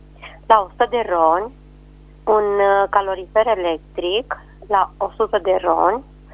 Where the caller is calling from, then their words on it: Reșița, Caraș-Severin, Romania; Bună ziua, vă sunt din Reșița.